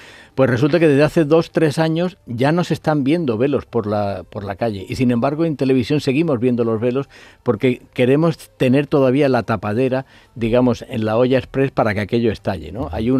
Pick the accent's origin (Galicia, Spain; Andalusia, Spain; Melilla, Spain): Melilla, Spain; yo soy melillense por cuatro costados, ¿no?